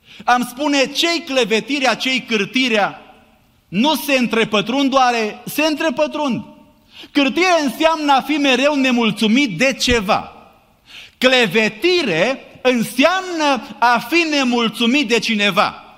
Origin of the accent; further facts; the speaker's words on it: Romania; moved away; noi care venim din România, care am crescut la țară, poate știm cum căutam să ascundem fructele